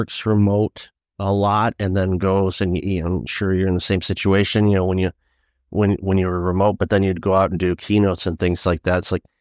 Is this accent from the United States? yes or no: no; Ireland; I'm like, I'm Irish.